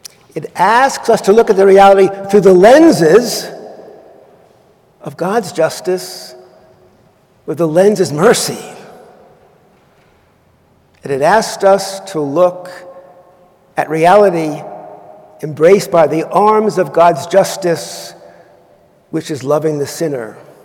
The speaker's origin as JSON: {"language": "English", "region": "New York", "country": "United States", "said": "I'm a New Yorker in exile."}